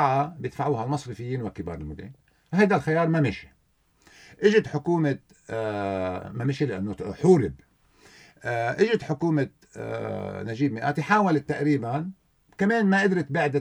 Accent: Lebanon

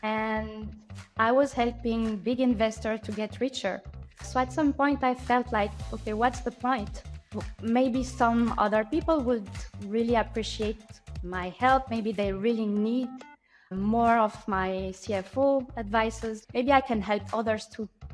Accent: France; now in Portugal; So I am based in Portugal, actually. I have relocated. I'm originally from France.

